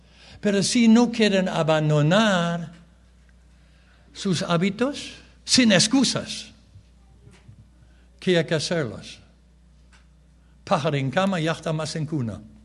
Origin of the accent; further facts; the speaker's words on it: Germany; moved away; Somos inmigrantes, Evelyn viene de Canadá, yo vengo de Alemania.